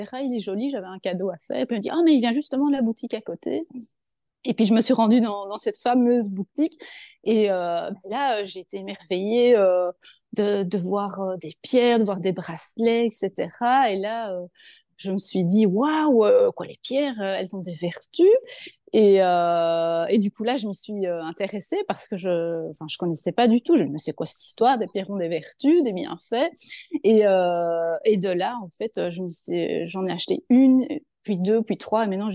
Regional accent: Belgium; je suis lithothérapeute, je viens de Belgique et je suis... Oui, on l'entend.

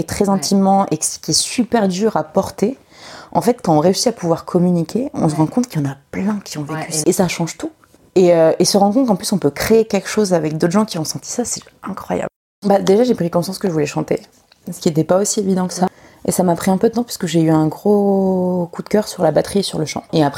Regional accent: France; first language Spanish; j'ai grandi en France, mais chez moi on a toujours parlé espagnol

